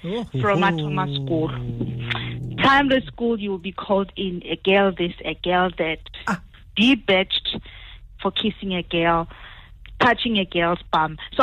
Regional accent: Alexandra, Gauteng, South Africa; now I was born and bred in Alexandra.

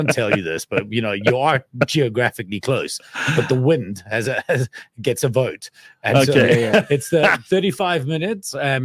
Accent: South Africa; moved away; it was the softest landing for me as a South African to land somewhere else to be able to actually start building up an economic life there.

